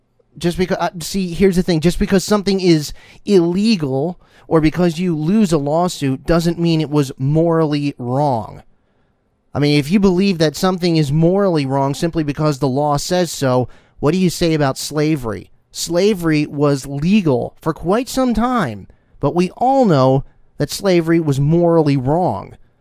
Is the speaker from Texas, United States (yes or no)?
no; New Jersey, United States; Both Jersey boys. I grew up in New Jersey, and he grew up a little bit south of me